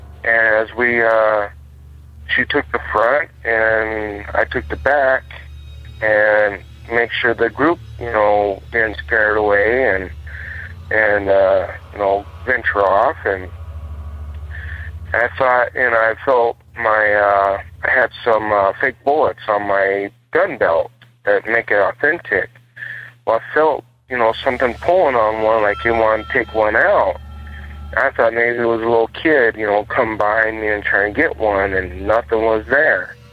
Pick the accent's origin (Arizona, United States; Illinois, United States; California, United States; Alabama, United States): Arizona, United States; Seligman; I'll talk to you about my hometown of Seligman, Arizona